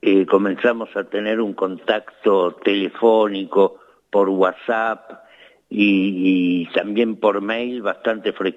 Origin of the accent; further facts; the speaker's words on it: Argentina; also born or lived in Bolivia; yo nací en Bolivia, pero vivo en la Argentina desde que era muy chico